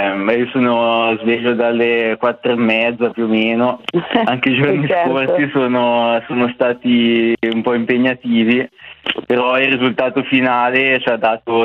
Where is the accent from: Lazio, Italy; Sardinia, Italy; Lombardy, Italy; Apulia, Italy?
Lombardy, Italy; Carimate; il mio paese, c'è anche un castello lungo il percorso, il castello di Carimate